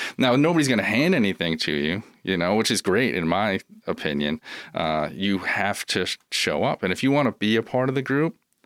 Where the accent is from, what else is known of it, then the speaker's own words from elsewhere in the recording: Massachusetts, United States; moved away as an adult; being born and raised in Massachusetts, living there my whole life, I loved living there. And when I moved here, wasn't sure that was going to be a permanent thing.